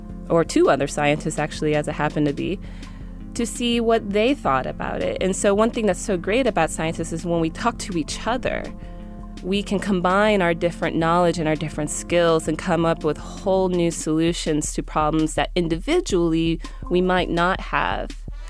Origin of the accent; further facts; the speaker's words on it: Texas, United States; I grew up in Texas.